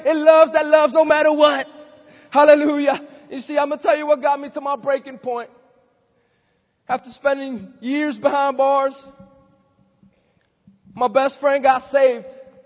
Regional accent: Miami, Florida, United States; Growing up in Miami, I saw this fast life.

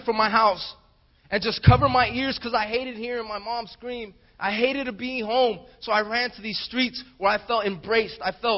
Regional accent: Miami, Florida, United States; I grew up in Miami, a impoverished neighborhood, adapted to a life of crime.

